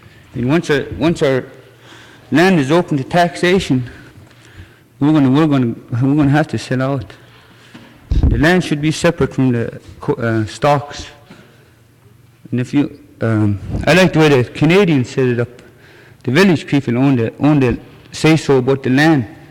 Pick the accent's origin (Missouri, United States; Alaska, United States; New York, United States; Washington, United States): Alaska, United States; Huslia; also born or lived in Dalby Slough; I'm from Huslia. I was born in Dalby Slough.